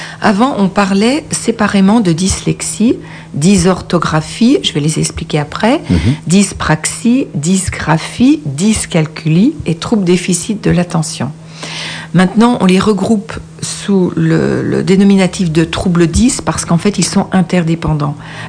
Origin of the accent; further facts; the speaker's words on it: Auvergne-Rhône-Alpes, France; je viens de Haute-Savoie en France